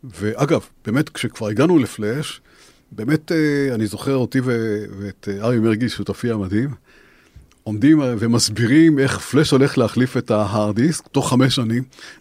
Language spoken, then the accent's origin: Hebrew; Ramat Gan, Tel Aviv District, Israel; כשהייתי ילד, הייתי גרתי ברמת גן